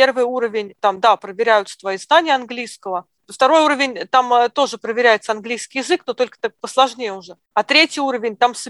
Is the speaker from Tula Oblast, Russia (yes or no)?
no; Moscow, Russia; now in United Kingdom; Я родилась в Москве.